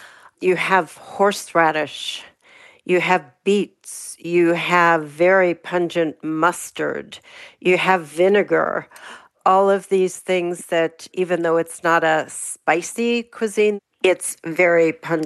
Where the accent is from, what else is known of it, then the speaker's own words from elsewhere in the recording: Pittsburgh, Pennsylvania, United States; I think it's probably because I grew up in Pittsburgh.